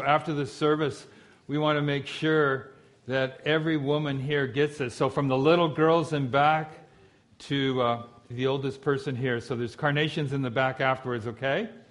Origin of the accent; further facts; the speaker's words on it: Los Angeles, California, United States; We grew up in Southeast LA, so just after my dad passed away, she moved down to the Carlsbad area where a lot of my family lives